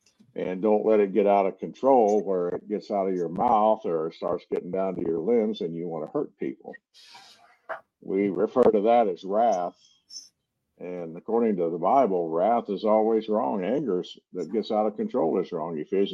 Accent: Eunice, Louisiana, United States; I came from Eunice, Louisiana. There's more angry women in that town.

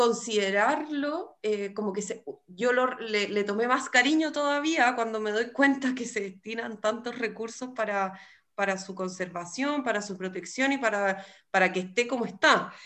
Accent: Santiago, Santiago Metropolitan Region, Chile; also born or lived in Argentina; yo, siendo santiaguina criada en esta ciudad, soy de nacionalidad argentina, pero santiaguina desde los 6 meses

